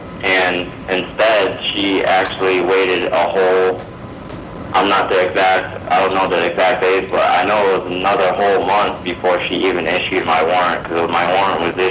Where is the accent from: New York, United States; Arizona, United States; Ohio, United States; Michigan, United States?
Arizona, United States; Fort McDowell; I need to go back to my reservation. I'm from Fort McDowell, which is by Fountain Hills.